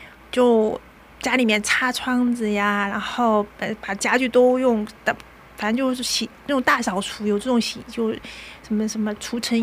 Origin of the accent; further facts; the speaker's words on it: South Korea; Chinese is a second language; moved away as an adult; now in China; 他们发现他们也都跟我一样，就是都是韩国人，但是就他们也都在自己的国家这样子生小孩，不像我是外国人嘛